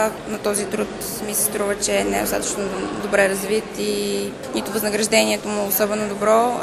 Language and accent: Bulgarian; Varna, Varna Province, Bulgaria; особено в града, в който аз живея, съм от Варна